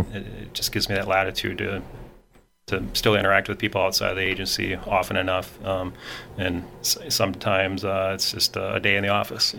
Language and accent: English; Wisconsin Rapids, Wisconsin, United States; I was born and raised in Wisconsin Rapids. Still currently live in the area, in the county here.